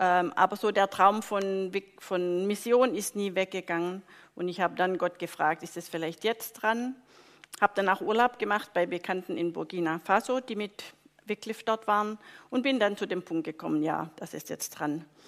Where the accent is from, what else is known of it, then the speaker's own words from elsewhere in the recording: Winterbach, Baden-Württemberg, Germany; also born or lived in Schorndorf; Ich bin in Winterbach bei Schorndorf aufgewachsen, in Schorndorf geboren, in Winterbach aufgewachsen. Ich bin schon als Baby immer mit in die Kirche genommen worden